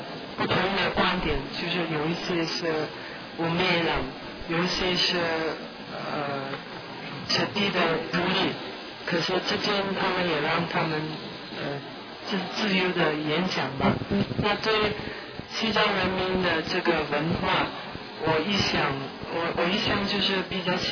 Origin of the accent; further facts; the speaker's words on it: Singapore; 我是从新加坡来的。